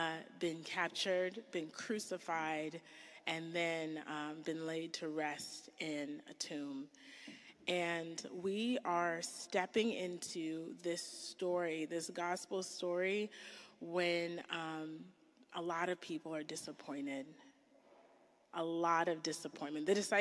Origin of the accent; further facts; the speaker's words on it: North Carolina, United States; also born or lived in Texas; I came from North Carolina, then Texas, and pollen.